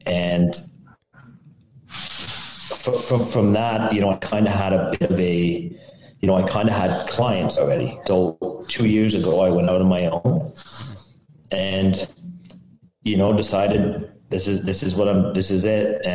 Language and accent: English; Ottawa, Ontario, Canada; I'm from Ottawa, Canada.